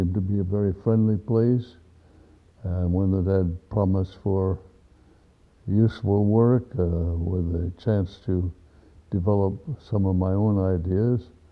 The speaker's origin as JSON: {"language": "English", "region": "Wisconsin", "country": "United States", "tie": "born or raised there", "also_born_or_lived": "Reading, Pennsylvania / Missouri / Iowa", "said": "I was born in Reading, Pennsylvania, and we lived in Missouri and Iowa and Wisconsin. Most of my high school days were spent in Wisconsin"}